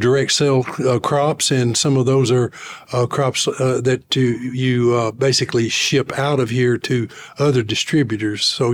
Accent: Lancaster, Tennessee, United States; When I was a child growing up in Lancaster, Tennessee, it was not unusual to see, especially dogs, not so much cats, wander up

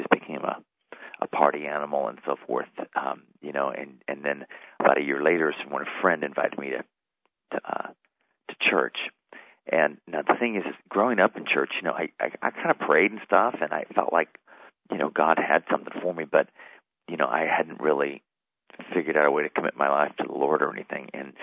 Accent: San Francisco, California, United States; also born or lived in Sacramento / Fresno; Well, I was born in the Bay Area, around San Francisco, and then grew up there in San Francisco area and Sacramento and Fresno.

